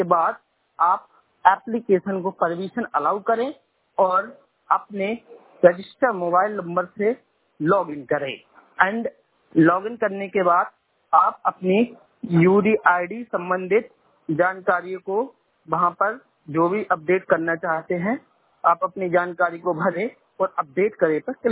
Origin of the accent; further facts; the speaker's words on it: Chhatarpur, Madhya Pradesh, India; And Chhatarpur Madhya Pradesh का निवासी हूँ।